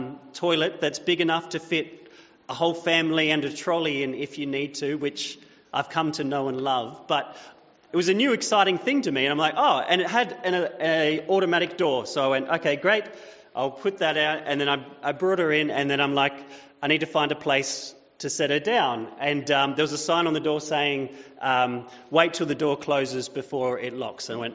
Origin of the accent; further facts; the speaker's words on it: New South Wales, Australia; we decided that we would go and do the baby tour of my hometown in New South Wales.